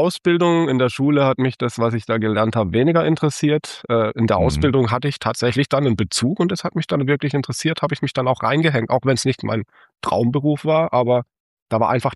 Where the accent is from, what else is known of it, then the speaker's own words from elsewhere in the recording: Haslach, Baden-Württemberg, Germany; Ja, bei uns in Haslach muss man schon sagen, ein wunderbares Städtchen mit sehr vielen Freizeitmöglichkeiten.